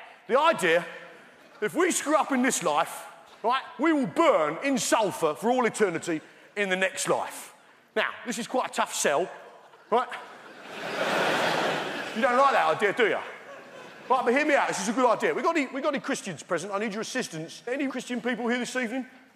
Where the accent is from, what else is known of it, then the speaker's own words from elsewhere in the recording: United Kingdom; In fact, most of us, being British, are thinking, well, come on then!